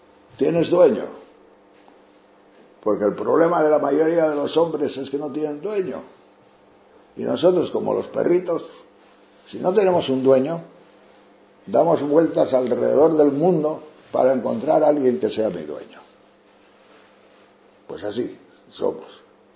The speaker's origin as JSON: {"language": "Spanish", "town": "León", "region": "Castile and León", "country": "Spain", "said": "Porque yo soy de León y allí hay mucho ganado y muchos lobos y osos."}